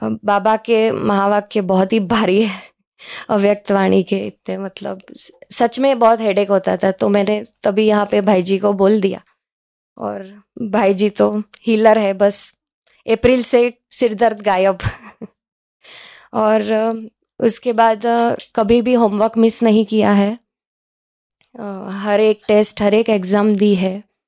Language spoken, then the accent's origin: Hindi; Surat, Gujarat, India; और मैं सूरत से हूँ